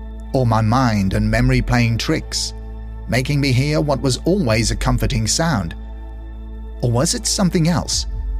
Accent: Northern Ireland, United Kingdom; I'm from Northern Ireland.

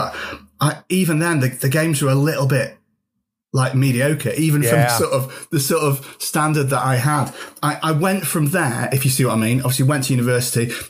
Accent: Yorkshire and the Humber, United Kingdom; I am from Yorkshire, Craig, so I'm always looking for sort of a bargain

